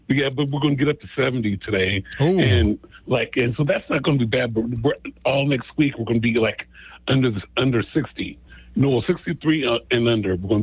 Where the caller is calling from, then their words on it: Las Vegas, Nevada, United States; I'm calling out. I'm out here from Las Vegas.